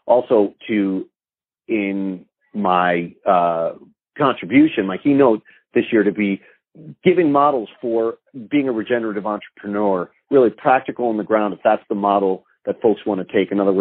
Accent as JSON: {"language": "English", "region": "New Mexico", "country": "United States", "tie": "born or raised there", "said": "I was so excited to bring Hemp and Hemp home to my home state of New Mexico this year"}